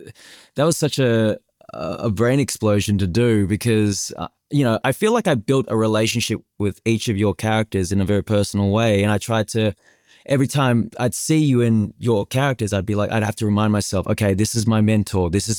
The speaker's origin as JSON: {"language": "English", "country": "Australia", "said": "And Robert, you probably haven't even heard me speak this long as an Australian."}